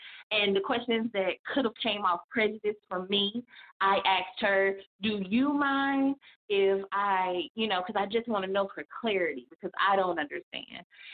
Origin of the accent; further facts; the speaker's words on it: Fayetteville, North Carolina, United States; also born or lived in Mississippi; growing up in Mississippi and growing up in Fayetteville, well, really growing up in Fayetteville, North Carolina. And, you know, being from Mississippi and having, of course, those roots from my mom and my dad